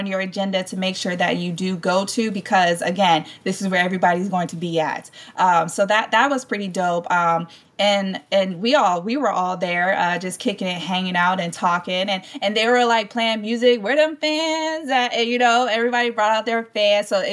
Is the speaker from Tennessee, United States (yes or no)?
no; North Carolina, United States; I'm from North Carolina, so our thing is really barbecue. So when I moved to South Carolina, I'm realizing it's a lot of seafood things.